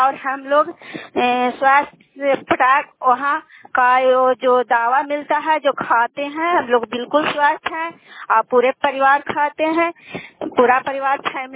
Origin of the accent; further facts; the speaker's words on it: Manpura, Bihar, India; ग्राम मानपुरा है, दामोदरपुर पंचायत है, नालंदा जिला के निवासी हूँ।